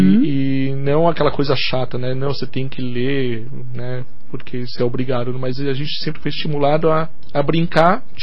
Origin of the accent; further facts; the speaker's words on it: São Paulo, Brazil; now in Curitiba, Brazil; Sou paulistano, né? Estou aqui em Curitiba, moro aqui em Curitiba desde 2010, mas já tinha uma relação com a cidade muito grande, que eu passei praticamente todas as minhas férias aqui da infância e da adolescência na casa dos meus tios.